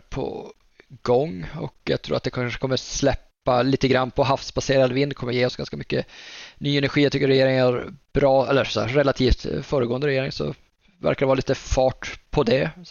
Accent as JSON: {"language": "Swedish", "region": "Norrland", "country": "Sweden", "said": "jag är norrlänning så jag har inte helt koll på skillnaden där"}